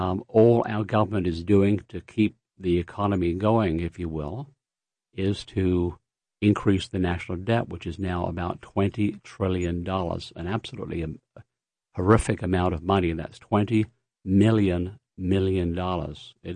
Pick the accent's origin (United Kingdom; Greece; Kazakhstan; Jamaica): United Kingdom; London; moved away as an adult; now in United States; I'm originally from London, England, born and educated there. I've been a proud citizen for about 40 years, having lived in this country for nearly 50. It's scary for me to think about it. I used to live in San Diego